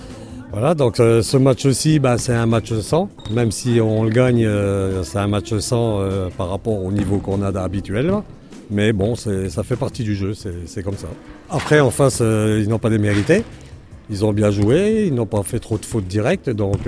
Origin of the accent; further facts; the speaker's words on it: Chaumont, Grand Est, France; accent: North-East; Du Nord-Est. Je viens de Chaumont, donc c'était un peu différent.